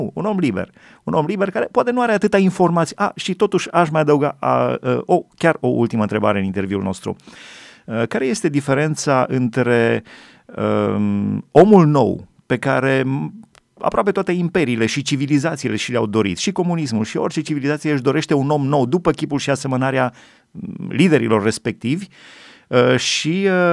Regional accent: Alba Iulia, Alba County, Romania; am crescut în Alba Iulia, am avut așa bucuria să cresc în Alba Iulia și eram copil la grădiniță

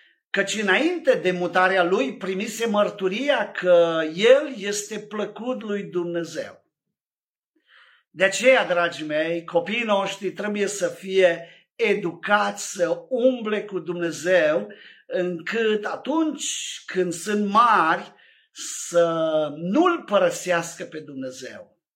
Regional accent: Văleni, Romania; în biserica noastră, în Văleni, în satul meu natal.

